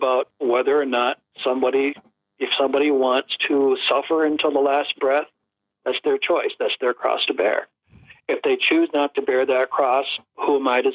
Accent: Minnesota, United States; We lived in Atlanta at the time, although I'm from Minnesota, but we were living in Atlanta, Georgia at the time.

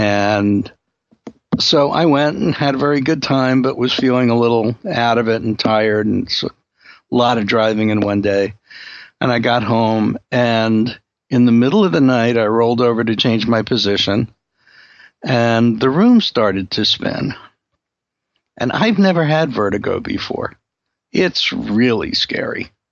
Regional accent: Brooklyn, New York, United States; I grew up in Brooklyn, but there's no evidence that I actually grew up. So when I was a child in Brooklyn, a lot of my friends were Irish.

